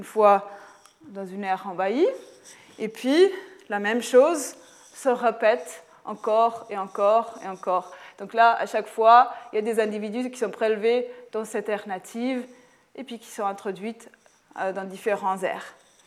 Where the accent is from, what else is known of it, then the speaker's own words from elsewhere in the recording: Lausanne, Vaud, Switzerland; qui a été introduite chez nous en Suisse, à Lausanne